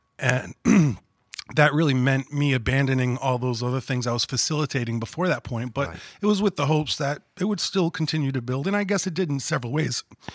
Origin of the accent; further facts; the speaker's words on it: Rhode Island, United States; I am from Rhode Island. I experienced Rhode Island. Rhode Island is in my music.